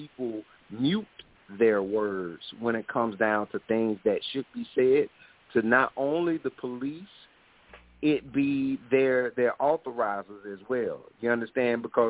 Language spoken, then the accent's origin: English; South Carolina, United States; I'm from mm-hmm. South Carolina. My feelings as a black man here in America, because mm-hmm. I as a black man, I'm one of the black men here in America